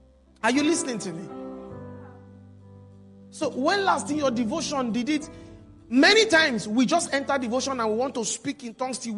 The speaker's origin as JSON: {"language": "English", "region": "Imo", "country": "Nigeria", "said": "I don't know if I'm an Igbo man. I'm from Imo State."}